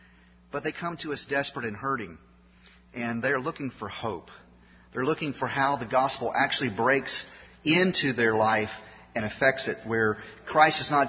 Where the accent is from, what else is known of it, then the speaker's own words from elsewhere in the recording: Memphis, Tennessee, United States; also born or lived in Chattanooga / Philadelphia; good to be back in the South. I was raised in Memphis, spent the last 13 years near Chattanooga, and then the last 7 weeks in Philadelphia.